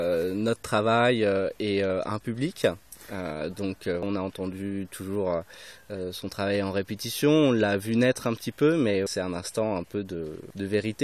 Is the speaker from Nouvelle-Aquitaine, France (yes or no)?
yes; Nouvelle-Aquitaine, France; Alors, je viens de Charente-Maritime et j'ai fait des études d'alto à Tours.